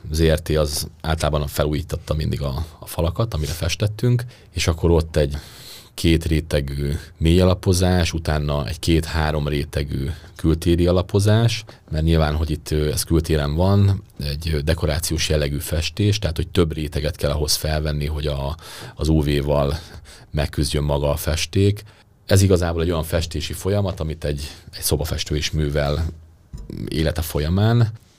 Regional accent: Debrecen, Hajdú-Bihar, Hungary; Imádom a debreceni északi lakótelepet, ott nőttem fel. Tehát a Vénkerttől egészen a Borbíró térig.

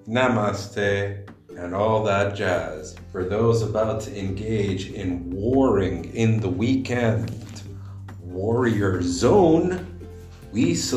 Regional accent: London, United Kingdom; I grew up in London with the weekend always being exclusively Saturday and Sunday.

